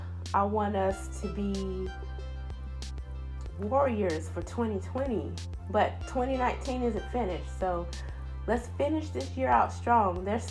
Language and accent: English; the South, United States; accent: southern; I'm pretty sure my southern accent has been all exposed as usual.